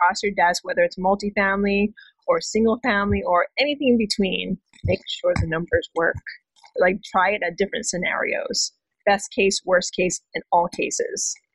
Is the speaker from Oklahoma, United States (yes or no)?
no; Hawaii, United States; I mean, I'm from Hawaii. I go home at least 2 times a year.